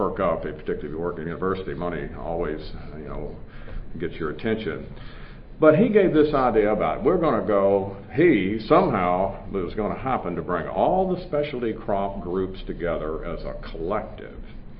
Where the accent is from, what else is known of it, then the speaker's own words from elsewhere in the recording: Southern United States, United States; I'm from the South, so you're supposed to introduce yourself and be nice and all.